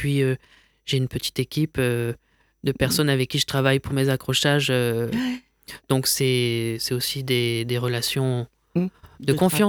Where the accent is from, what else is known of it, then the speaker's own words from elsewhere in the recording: Nîmes, Occitanie, France; Oui, mais moi, j'ai grandi à Nîmes.